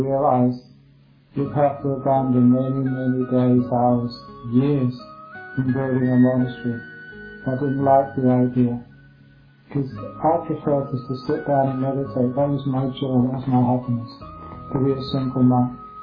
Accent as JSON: {"language": "English", "region": "England", "country": "United Kingdom", "tie": "born or raised there", "said": "I was just very fussy when I was growing up in England."}